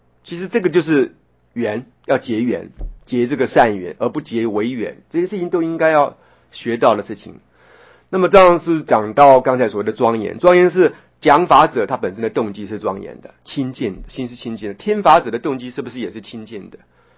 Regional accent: Taiwan; 从这一点就可以知道我们台湾人

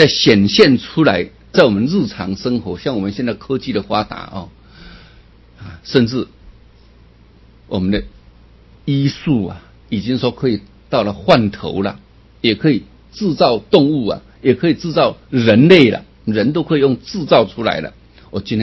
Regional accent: China; 因为我们中国人也有这个习惯啊

